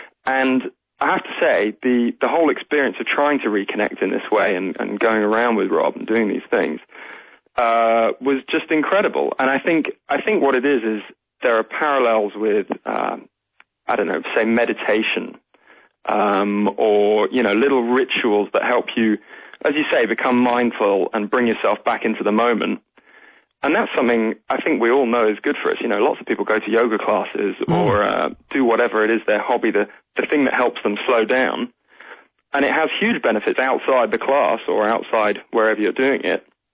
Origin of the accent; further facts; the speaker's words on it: London, United Kingdom; I'm a city boy. I'm a Londoner.